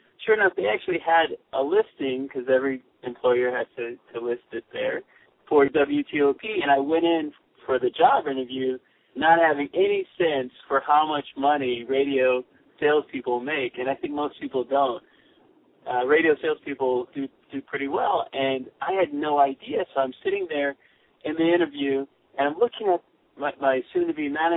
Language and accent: English; Maryland, United States; also born or lived in Washington, D.C., United States; I was born in Washington, D.C., Chocolate City. I was raised in Maryland